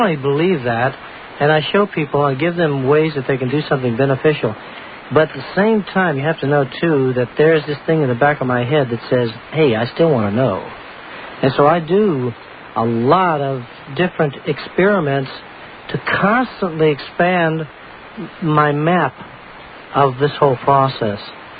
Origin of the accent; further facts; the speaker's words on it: Missouri, United States; I'm from Missouri, I'm a mule, show me.